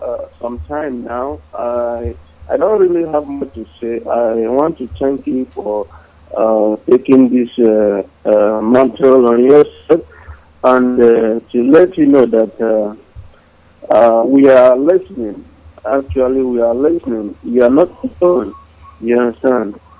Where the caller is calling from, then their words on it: Malaysia; I'm calling from Malaysia.